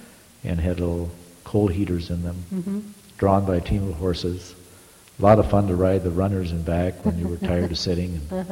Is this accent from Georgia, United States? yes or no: no; Binford, North Dakota, United States; born there; I was born in Binford, North Dakota.